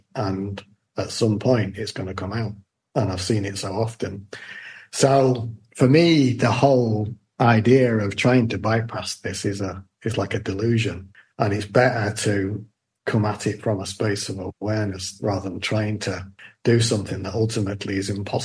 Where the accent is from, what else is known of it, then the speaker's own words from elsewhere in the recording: Manchester, North West England, United Kingdom; I was doing this talk in my hometown in Manchester